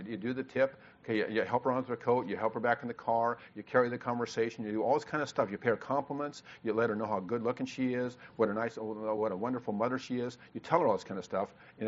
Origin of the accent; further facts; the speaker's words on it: Kansas, United States; We come from Kansas, so it's a whole different world, right?